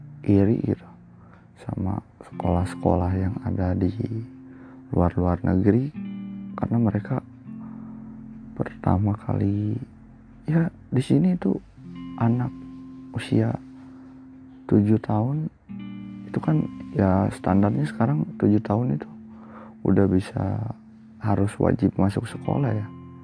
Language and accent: Indonesian; Cianjur, West Java, Indonesia; Gue merupakan pelajar SMP favorit di Cianjur, di kota gue, sekolah umum ya.